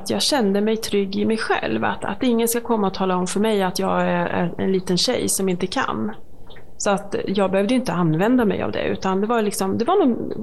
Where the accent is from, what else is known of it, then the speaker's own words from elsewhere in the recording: Malmköping, Södermanland, Sweden; Jag är uppvuxen i Malmköping. Så det är ju Sörmland.